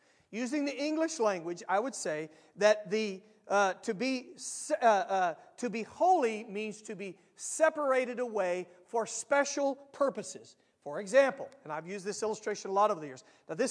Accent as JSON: {"language": "English", "region": "the South", "country": "United States", "tie": "born or raised there", "said": "I get it. I grew up in the South. I get it."}